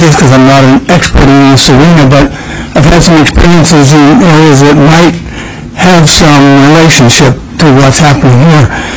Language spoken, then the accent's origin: English; Craig, Alaska, United States; I come from Craig.